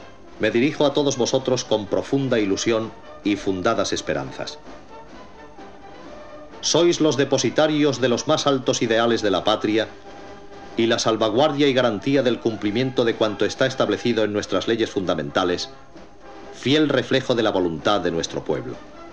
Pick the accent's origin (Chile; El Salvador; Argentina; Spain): Spain; Como español, como soldado y como rey, me siento orgulloso de contar con vuestra adhesión y lealtad.